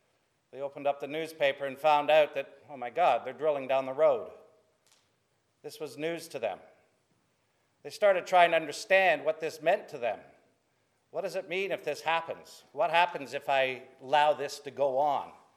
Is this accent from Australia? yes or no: yes; Australia; accent: Australian; I'm actually Australian, seventh generation, with a funny accent, but I actually moved here less than 2 years ago from Canada. And where I moved to was up in the Hunter Valley, a town called Broke.